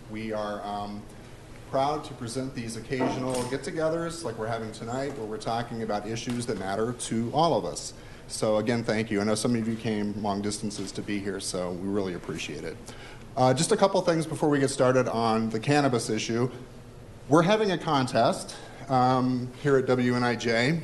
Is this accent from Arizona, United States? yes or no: yes; Phoenix, Arizona, United States; And when I was growing up, I grew up in Phoenix, and my dad was a rancher.